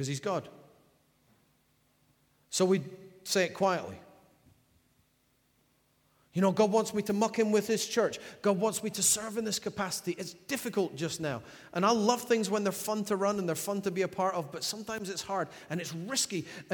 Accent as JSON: {"language": "English", "region": "Scotland", "country": "United Kingdom", "tie": "born or raised there", "said": "Being of English stock, but I was born and brought up in Scotland, even though I sound like I come from, I don't know, Poland or something."}